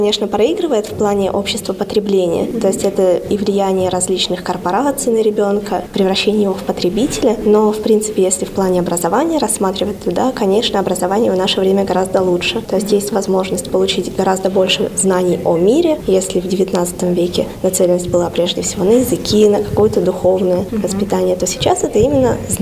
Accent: Izhevsk, Udmurtia, Russia; now in Veliky Novgorod, Russia; Я приехала в Новгород из Удмуртской республики, из города Ижевск.

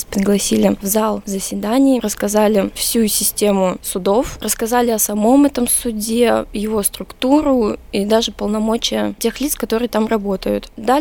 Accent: Novgorod Oblast, Russia; Из Чудовского района.

